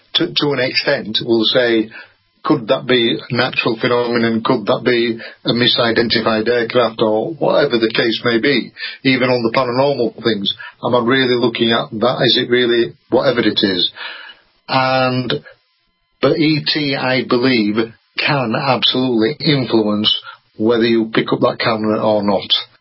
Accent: Yorkshire and the Humber, United Kingdom; I think I'm right, being a Yorkshireman

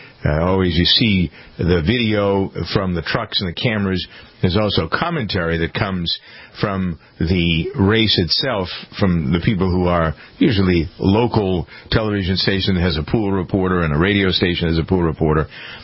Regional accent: Framingham, Massachusetts, United States; through my hometown of Framingham, into Natick

